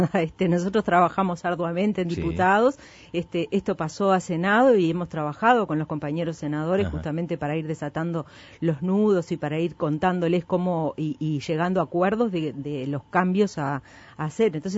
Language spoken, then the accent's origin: Spanish; Montevideo, Uruguay; also born or lived in Canelones coast; Yo soy de Montevideo.